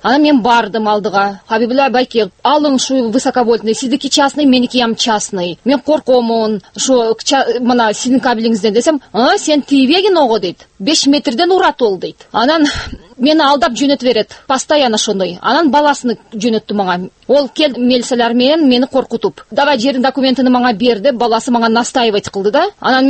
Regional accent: Kyzyl-Kiya, Batken Region, Kyrgyzstan; Мен Баткенский областтан Кызылкыядан келдим. Мен 2008 жылы жер берилген мага мэриядан. Ошо 2009 жылдан баштап мен үй салдым.

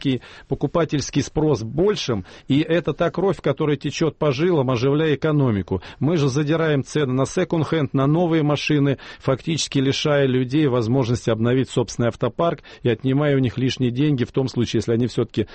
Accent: Moscow, Russia; Я сам живу в Москве, я москвич

